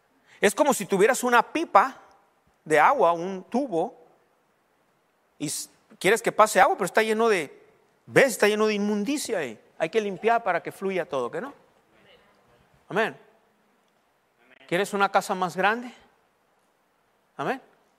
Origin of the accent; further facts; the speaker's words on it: Mexico; es que pues somos mexicanos.